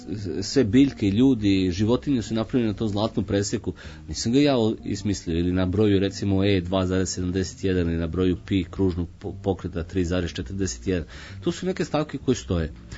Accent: Serbia; kod nas u Srbiji to je ustaljeno pravilo, hleb i meso.

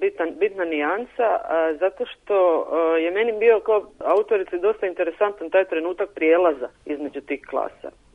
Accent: Dalmatia, Croatia; budući da je moje djetinjstvo u Dalmaciji, u patrijarhalnoj sredini, također bilo jako snažno obilježeno nasilje.

